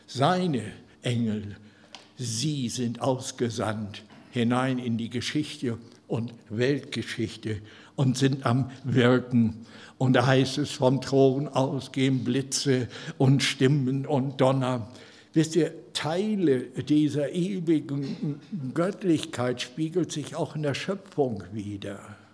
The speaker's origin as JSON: {"language": "German", "region": "Northern Germany", "country": "Germany", "said": "Ich komme ja aus Norddeutschland."}